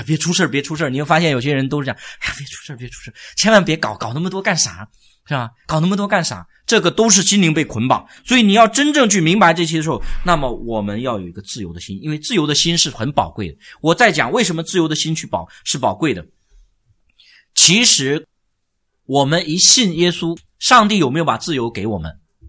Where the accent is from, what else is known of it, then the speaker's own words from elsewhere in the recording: China; 但我们中国人基本上不习惯用支票，对吧？